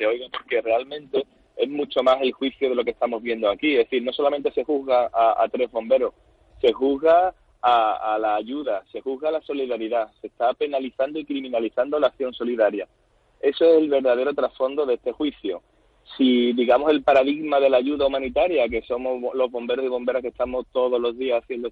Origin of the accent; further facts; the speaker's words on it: Spain; como españoles que vamos a ser juzgados, en este caso funcionarios